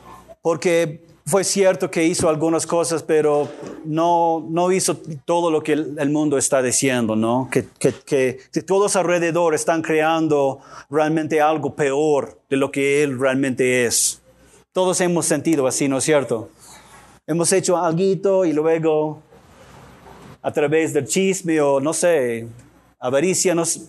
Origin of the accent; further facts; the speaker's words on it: United States; Spanish is a second language; creo que pensó que como gringo estuve confundido en mi español y quizás hablé mal.